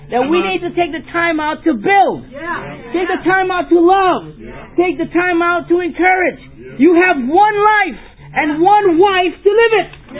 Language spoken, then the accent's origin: English; Trinidad & Tobago; also born or lived in Suriname; I am from Trinidad. That's right, baby. Pretty in the house. From the Caribbean, my wife and I, we are been in South America, Suriname, and we started the church and led it there for 8 years.